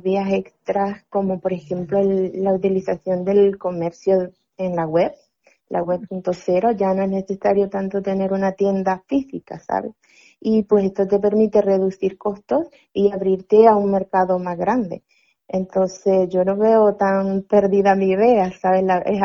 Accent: El Salvador; moved away as an adult; now in Spain; tengo 36 años de edad, sí, yo soy originaria de El Salvador. Uh-huh. Estoy en España desde finales del 2018, vivo con mi hijo

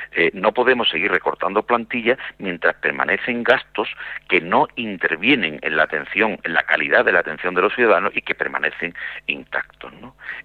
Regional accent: Andalusia, Spain; nosotros como andaluces tenemos que exigirle a nuestro gobierno

